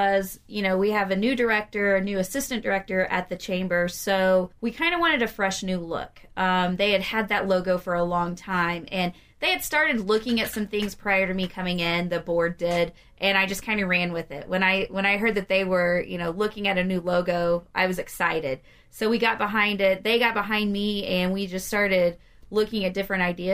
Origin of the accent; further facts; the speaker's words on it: Wadesville, Indiana, United States; now in Vincennes, United States; Well, I am originally from Wadesville, Indiana. I went to from Posey County. So I was in Evansville, Posey County for a long time. Moved here probably about 12 years ago to the Vincennes area to for my husband.